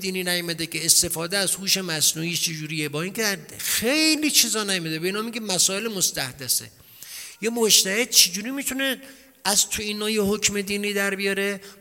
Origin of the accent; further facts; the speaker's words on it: Iran; عراقی ما ایرانیم